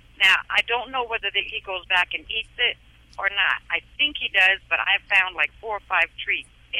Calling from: Maryland, United States; Right now I'm calling in from Maryland.

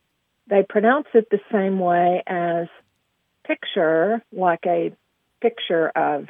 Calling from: Aubrey, Texas, United States; I'm calling from Aubrey, Texas.

